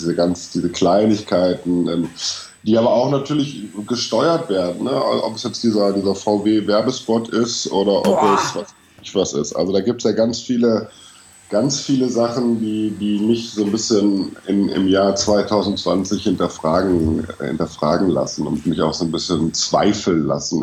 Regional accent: Germany; Ich bin Deutscher.

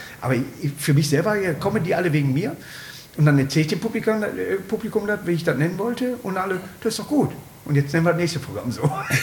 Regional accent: North Rhine-Westphalia, Germany; Ullige ist für Kleinkind bei uns im Ruhrgebiet.

